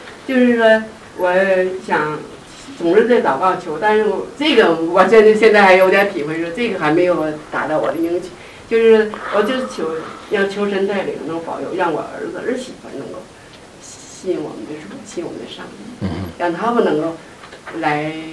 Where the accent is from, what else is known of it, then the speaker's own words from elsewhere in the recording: China; 有时候一下飞机就我一个中国人，根本就没法沟通